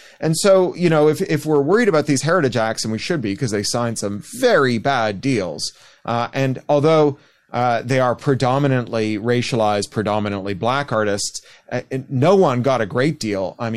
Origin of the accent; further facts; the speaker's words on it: Canada; I am Canadian.